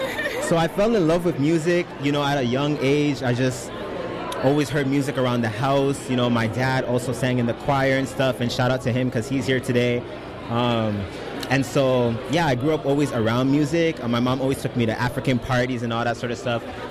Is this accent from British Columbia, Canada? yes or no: yes; Victoria, British Columbia, Canada; I'm from Victoria